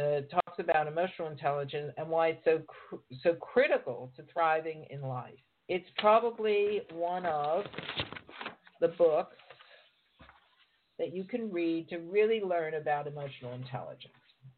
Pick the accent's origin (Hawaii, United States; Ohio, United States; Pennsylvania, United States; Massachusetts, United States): Pennsylvania, United States; Pittsburgh; also born or lived in Los Angeles; now in London, United Kingdom; I'm a girl from Pittsburgh, Pennsylvania. I never thought that I would travel and live in London when I grew up. None of that. I just didn't even understand how I could get out of Pittsburgh, let alone anything else.